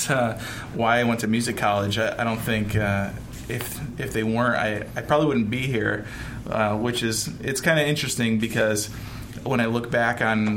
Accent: East Coast, United States; I'm from the East Coast, so pretty much I would spend every summer hanging with him.

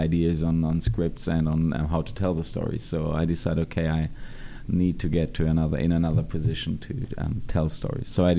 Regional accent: South Africa; also born or lived in Kenya; Oh, at least I was brought up in South Africa, but I traveled a lot in Africa the years before.

